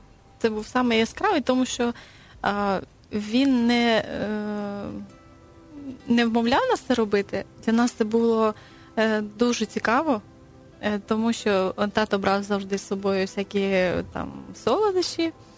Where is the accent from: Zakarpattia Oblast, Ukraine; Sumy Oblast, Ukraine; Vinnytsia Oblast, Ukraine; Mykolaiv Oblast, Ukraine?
Mykolaiv Oblast, Ukraine; Mykolaiv; also born or lived in Buzke; Я народилася в селі Бузькому, але це Миколаївської області.